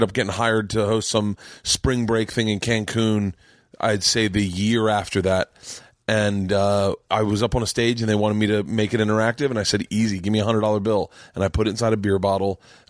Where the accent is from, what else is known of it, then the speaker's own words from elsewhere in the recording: Florida, United States; Because I grew up in Florida.